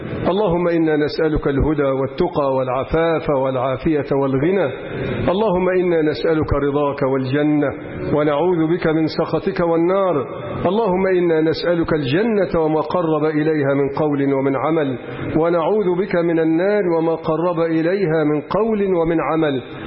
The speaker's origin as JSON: {"language": "Arabic", "country": "Egypt", "said": "اللهم اجعل بلدنا مصر بلد أمن وأمان ورخاء واستقرار"}